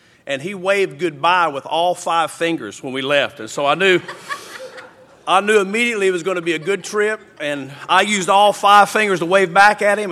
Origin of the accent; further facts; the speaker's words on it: Grant, Oklahoma, United States; also born or lived in Paris, Texas / West Texas; I'm actually from Grant, really. I say Hugo because that's a big city. It's 5,000 people. Grant's about 200.